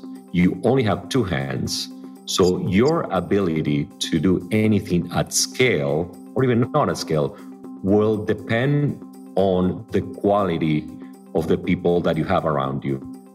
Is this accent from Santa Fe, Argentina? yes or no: no; Buenos Aires, Buenos Aires Province, Argentina; As you know, I grew up in the suburbs of Buenos Aires. My dad was a store owner of auto parts, and my mom was an accountant.